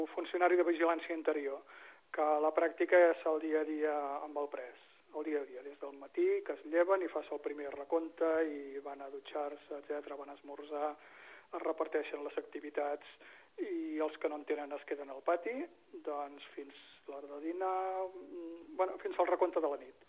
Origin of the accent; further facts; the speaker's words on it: Canet de Mar, Catalonia, Spain; also born or lived in Tordera; tinc 56 anys ara. Soc fill de Canet de Mar. On he viscut pràcticament sempre, excepte uns anys que vaig estar visquent a Tordera.